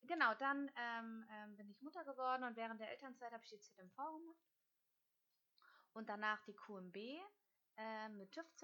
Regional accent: Hamburg, Germany; born there; Ich bin Hamburgerin, gebürtige.

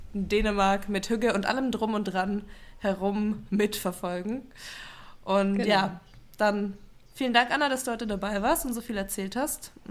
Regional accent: Southern Germany, Germany; Ich bin Süddeutsche, bei mir sind es auch die Brezeln.

